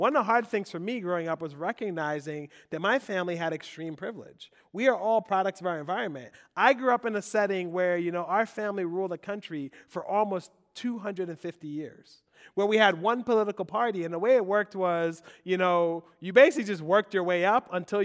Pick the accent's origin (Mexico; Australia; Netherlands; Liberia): Liberia; also born or lived in Sierra Leone / Ivory Coast; now in United States; where are you from? I was like, Liberia, but I've been in a refugee camp in Sierra Leone. I've been in a refugee camp in Ivory Coast. But, hey, I'm back in America now.